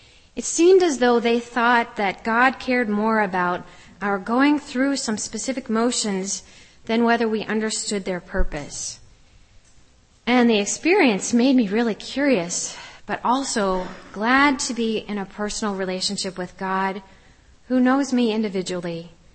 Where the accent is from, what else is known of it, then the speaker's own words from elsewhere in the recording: California, United States; But when my brother and sister and I were growing up in California in the 1970s, there were all kinds of teachers' strikes.